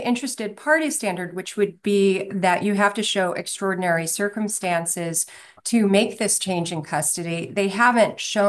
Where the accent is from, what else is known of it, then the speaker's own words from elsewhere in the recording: Edina, Minnesota, United States; I can tell you, I'm from Edina. There was a lice outbreak in Edina with a bunch of parents last month.